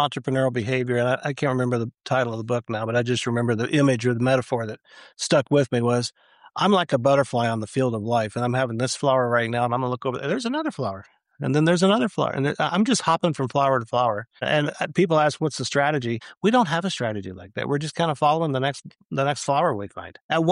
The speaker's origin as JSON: {"language": "English", "region": "Missouri", "country": "United States", "tie": "born or raised there", "also_born_or_lived": "Kansas", "said": "I grew up in Missouri and Kansas. I said, I got to mess with Missouri and Kansas too, because that's home."}